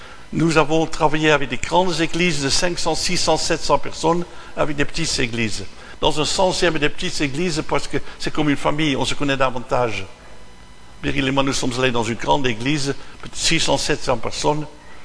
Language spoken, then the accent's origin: French; Haarlem, North Holland, Netherlands; de Haarlem, de ma ville natale.